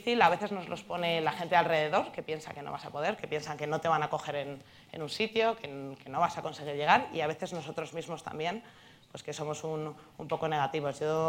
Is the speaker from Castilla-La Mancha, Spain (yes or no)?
no; Madrid, Community of Madrid, Spain; yo soy de Madrid, he trabajado en un banco